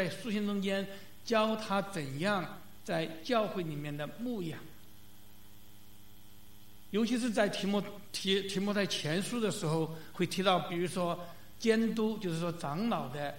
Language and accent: Chinese; China; 那个时候我们从中国来一看